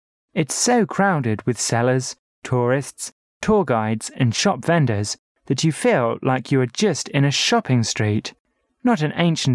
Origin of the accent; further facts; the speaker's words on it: Harbin, Heilongjiang, China; I will tell you about a building in my hometown, Harbin.